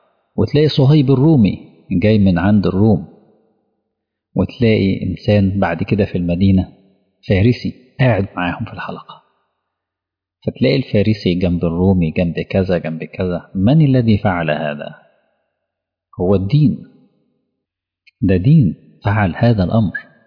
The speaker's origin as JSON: {"language": "Arabic", "country": "Egypt", "said": "عندي انا كمصري"}